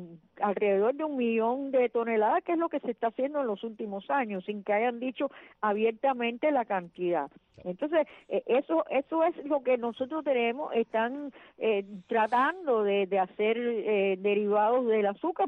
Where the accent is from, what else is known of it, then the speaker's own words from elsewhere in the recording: Cuba; como cubano